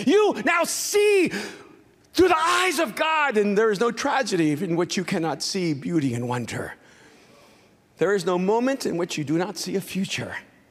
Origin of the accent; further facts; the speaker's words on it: El Salvador; moved away; also born or lived in Miami; I'm from El Salvador. All Latinos burn their steak because we never get good meat.